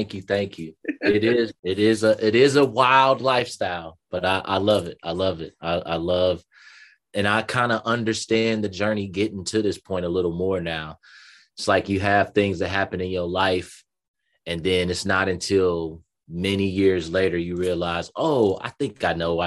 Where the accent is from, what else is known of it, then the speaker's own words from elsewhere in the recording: Detroit, Michigan, United States; also born or lived in Los Angeles / Washington State; now in Atlanta, United States; No, I live in Atlanta, and I'm traveling some everywhere actually, but I was originally from Detroit, Michigan. That's where I was born. I lived in Detroit for a while. I moved to California.